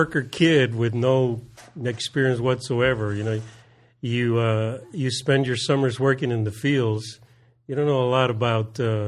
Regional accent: Calexico, California, United States; No, I'm not. I'm from Imperial Valley.

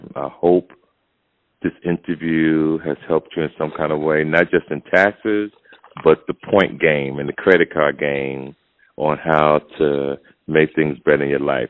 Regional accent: United States; Yeah, I'm on American.

